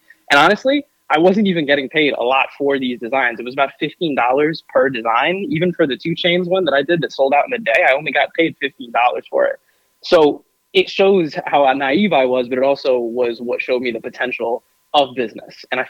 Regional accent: North Carolina, United States; also born or lived in New York; And I grew up in North Carolina, but went back and forth to New York a lot growing up to see my family, because I'm Puerto Rican and Italian, and I've got a really big Puerto Rican side.

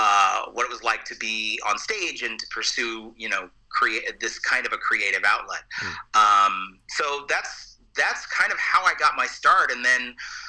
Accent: Fresno, California, United States; My hometown is Fresno, California, which is smack dab in the middle of the armpit of California.

